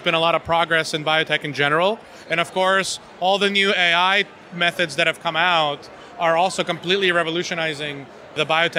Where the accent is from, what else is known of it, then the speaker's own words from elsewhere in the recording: Kyiv, Ukraine; There was a giant bomb crater at some point right next to the house where I grew up in Kyiv.